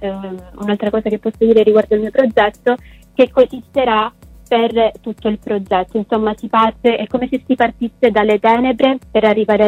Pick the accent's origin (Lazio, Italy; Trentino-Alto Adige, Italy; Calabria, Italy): Calabria, Italy; il regista, che è un ragazzo del mio paese, della Calabria